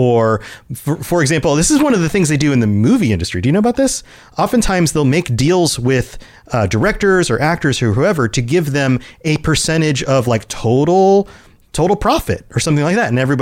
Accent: New Zealand; But I go by … I am from New Zealand.

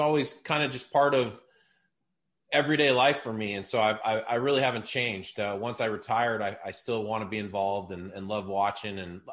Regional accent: Seattle, Washington, United States; ever since I was a kid, I was a fan of Major League Baseball, and growing up in Seattle, followed the Mariners.

